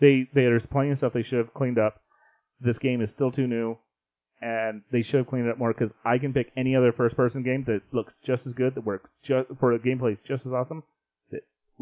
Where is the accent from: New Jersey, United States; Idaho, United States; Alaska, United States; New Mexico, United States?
Idaho, United States; Like, honestly, whenever I'm outside any far, it's like, I'm from Idaho.